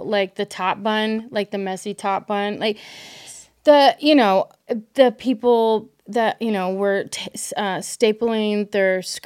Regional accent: Louisville, Kentucky, United States; because I know how I was growing up in Louisville, Kentucky, and how it was when I hit 18

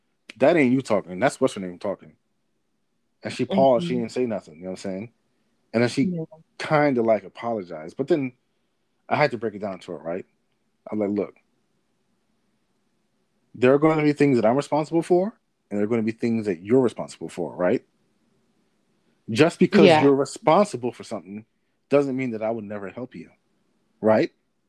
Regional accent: Nigeria; I'm like, yeah, I'm freaking Nigerian.

